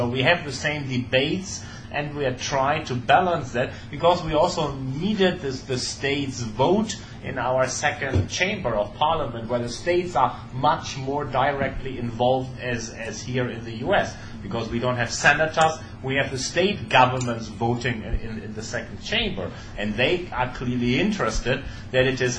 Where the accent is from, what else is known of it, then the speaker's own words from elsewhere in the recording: Berlin, Germany; I come from Berlin, and Berlin is a state, a land of its own.